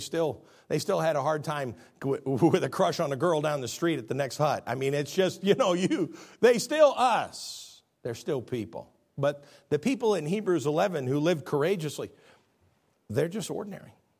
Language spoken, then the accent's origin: English; Illinois, United States; I was from the Midwest. I'm from Illinois.